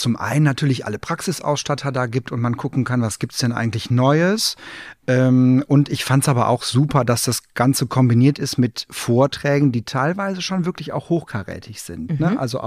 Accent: Bonn, North Rhine-Westphalia, Germany; ich komme ja aus Bonn und ihr seid in Koblenz und das ist jetzt nicht die Riesenstrecke.

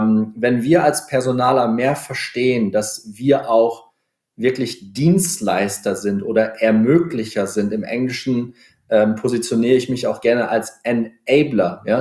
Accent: Cloppenburg, Lower Saxony, Germany; weil es gibt tatsächlich in meiner Heimatstadt Kloppenburg in Niedersachsen

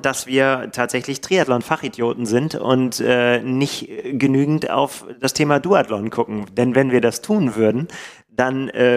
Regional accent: Bremen, Germany; da wir denselben Geburtsort haben. Wir kommen nämlich beide aus Bremen.

